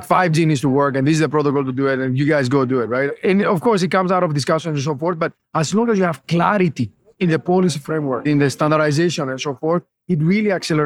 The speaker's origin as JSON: {"language": "English", "country": "Greece", "second_language": "English", "said": "I'm from Greece"}